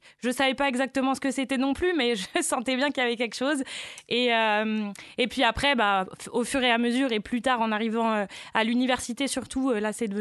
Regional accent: Orléans, Centre-Val de Loire, France; Bah, j'ai grandi à Orléans-la-Source. Donc dans les quartiers un peu populaires, mais en pavillon.

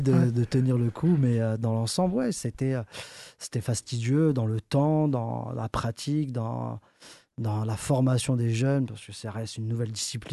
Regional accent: France; On a organisé une Coupe du Monde chez nous en France aussi

